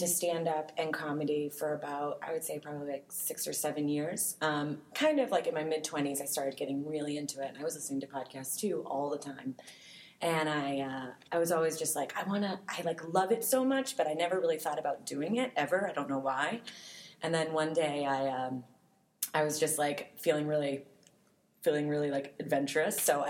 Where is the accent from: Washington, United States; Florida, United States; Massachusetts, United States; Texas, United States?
Massachusetts, United States; Dorchester; born there; I was born in Dorchester.